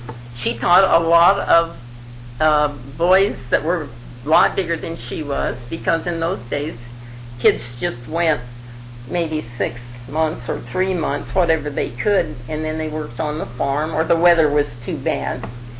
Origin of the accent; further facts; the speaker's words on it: Enterprise, Oregon, United States; born there; I was born in Enterprise, Oregon, at the hospital, I think, in December 17th, 1918.